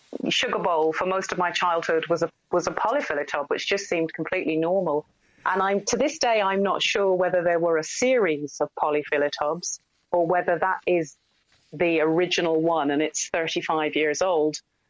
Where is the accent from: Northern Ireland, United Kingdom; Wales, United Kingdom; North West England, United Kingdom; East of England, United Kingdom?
East of England, United Kingdom; Norwich; I grew up in Norwich, which is sort of right in the middle of East Anglia.